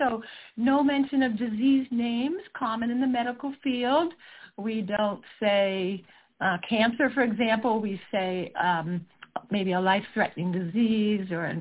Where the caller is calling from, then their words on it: Salt Lake City, Utah, United States; I am calling in from Salt Lake City, Utah